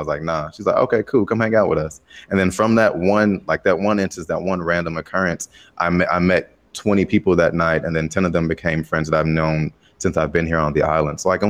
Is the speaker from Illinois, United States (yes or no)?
yes; Chicago, Illinois, United States; Did you ever sort of feel, because I know because I'm from Chicago and I've been in New York a few times.